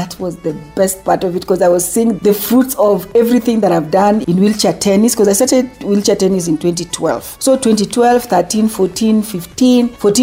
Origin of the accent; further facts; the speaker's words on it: Siaya County, Kenya; also born or lived in Nairobi; I was born in Nairobi and I'm from Siaya County.